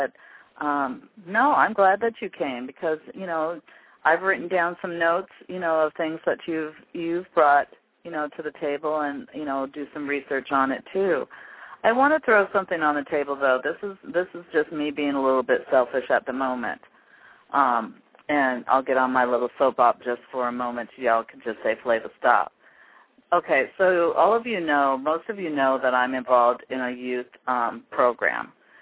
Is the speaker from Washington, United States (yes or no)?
yes; Seattle, Washington, United States; definitely right here in my hometown of Seattle, Washington.